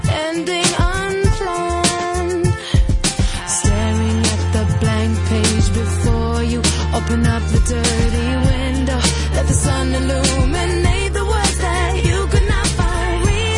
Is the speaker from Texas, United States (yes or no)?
yes; Texas, United States; also born or lived in California; See, I'm from Texas. I'm actually from Texas. I live in Texas now half the time, maybe two-thirds of the time now. And I find my accent's coming back